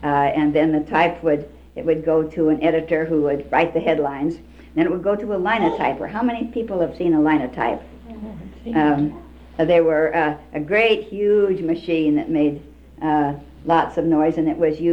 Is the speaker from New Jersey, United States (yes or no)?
no; Wenatchee, Washington, United States; born there; I was born down here in Wenatchee.